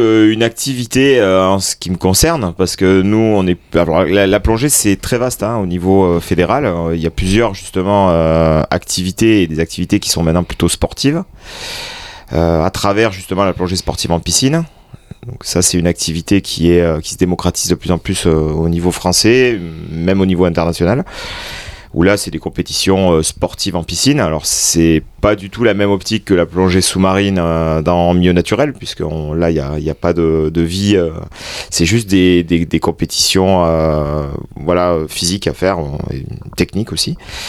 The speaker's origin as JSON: {"language": "French", "town": "Perpignan", "region": "Occitanie", "country": "France", "moved": "as an adult", "said": "Je suis catalan, donc je suis de Perpignan exactement. Et donc j'ai fait toutes mes études là-bas, une partie à Marseille aussi, et puis après je me suis expatrié un peu partout, un peu à Paris, ensuite sur les Cévennes"}